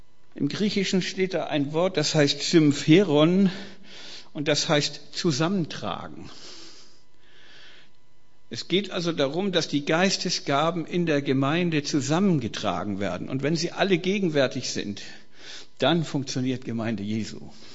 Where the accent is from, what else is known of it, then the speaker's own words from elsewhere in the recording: Kiel, Schleswig-Holstein, Germany; Ich komme ja aus Kiel ursprünglich, aber meine erste Predigt habe ich in München gehalten.